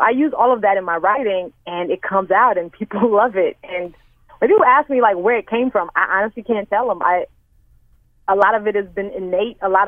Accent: Nigeria; I'm Nigerian also, because Nigerians are some of the funniest people on the face of the earth. Like, we're super blunt, we're super straightforward, but I'm also Yoruba, which is one of the main tribes in Nigeria

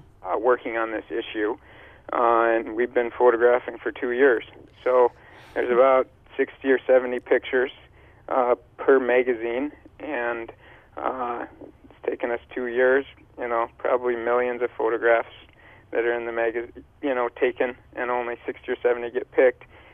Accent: Pierre, South Dakota, United States; and I grew up in Pierre. Now I live down by Chamberlain, but when I was growing up in Pierre

